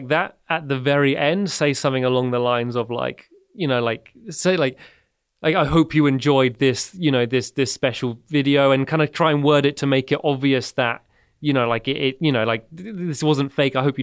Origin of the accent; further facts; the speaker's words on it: Emsworth, South East England, United Kingdom; I grew up in the south of England, about 15 minutes away from where I live now. It's a small town called Emsworth. It's like a fishing village.